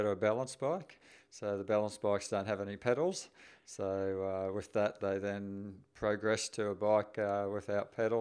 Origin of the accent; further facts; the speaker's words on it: Toowoomba, Queensland, Australia; also born or lived in Inverell, Australia; Yep, born and bred in Toowoomba. Yeah, proud Toowoomba boy. Haven't lived there for a long time, but grew up there up until I was 18 years of age. And I guess except for 5 years that we spent in Inverell in New South Wales